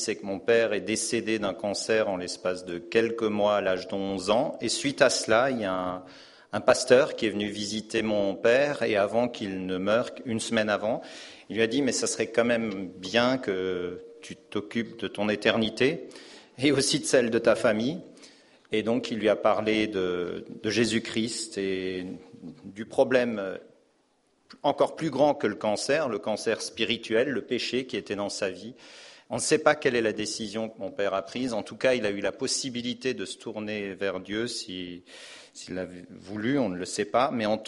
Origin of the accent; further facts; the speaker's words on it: Grand Est, France; je suis originaire d'Alsace. Je suis issu d'une famille dont mes parents n'étaient pas chrétiens. Ma mère était luthérienne non pratiquante et mon père catholique non pratiquant.